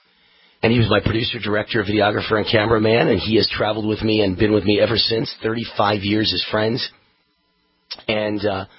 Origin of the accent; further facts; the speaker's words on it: New York, United States; I'm from New York. You're from New York. I'm ashamed